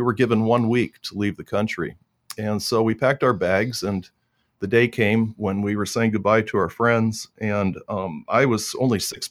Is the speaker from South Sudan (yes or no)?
yes; South Sudan; born there; I was born in South Sudan. I'm African by birth, but American by citizenship. My parents were American.